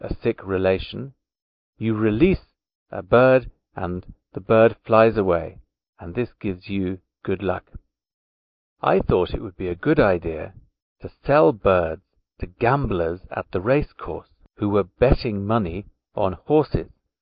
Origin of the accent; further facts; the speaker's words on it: Ireland; now in Nagoya, Japan; 20 years ago, I travelled to Pakistan. Let me tell you about the day I tried to make some money by selling parrots. This was a very bad idea, as you'll soon see. But why would an Irishman in Pakistan want to sell